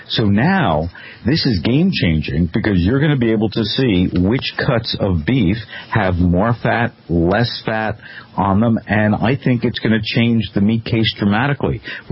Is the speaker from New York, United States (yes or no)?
no; New Jersey, United States; I come from New Jersey.